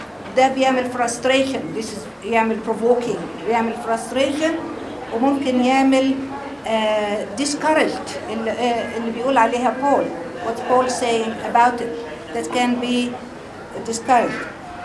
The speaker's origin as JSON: {"language": "Arabic", "country": "Egypt", "said": "انا جاية من مصر."}